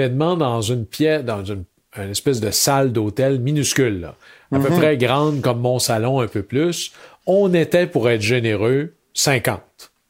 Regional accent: Chicoutimi, Quebec, Canada; j'ai donné mon nom, puis que je venais de Chicoutimi.

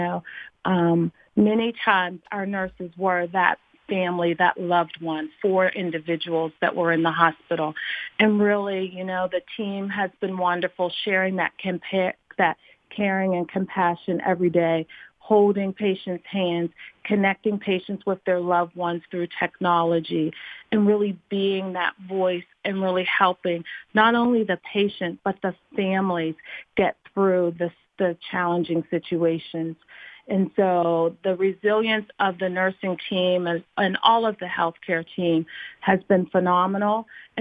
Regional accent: Penn Hills, Pennsylvania, United States; In Pin Hill.

